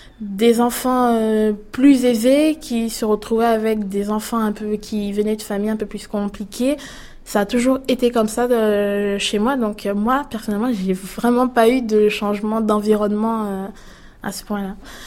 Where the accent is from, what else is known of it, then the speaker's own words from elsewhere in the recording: Gabon; Parce qu'au Gabon, en fait, je viens du Gabon.